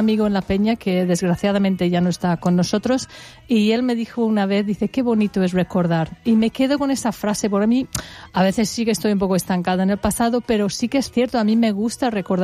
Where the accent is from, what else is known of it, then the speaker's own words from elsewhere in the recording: England, United Kingdom; Spanish is a second language; now in Spain; Y de hecho yo, hasta que no llegué a vivir en España, yo soy inglesa nativa, cuando llegué a vivir aquí